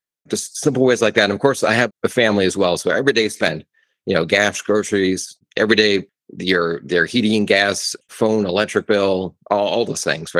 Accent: Midwest, United States; I'm from the Midwest originally, so we go fly back to Chicago and Wisconsin

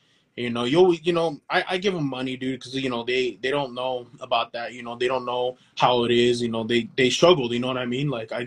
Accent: Calexico, California, United States; That's where my family is from. We're from Calexico. When you pass the border, it's Calexico. I'm from Imperial Valley.

